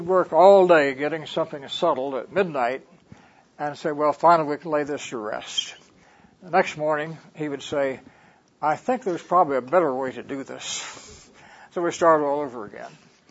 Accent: Midwest, United States; I grew up in the Midwest, and my grandfather used to raise mules.

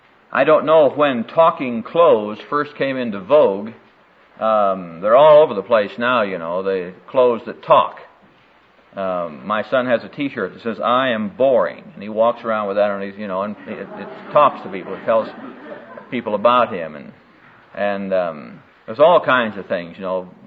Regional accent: Iowa, United States; Well, when I grew up in Iowa, in this little town back there, during high school days, I worked in a bakery.

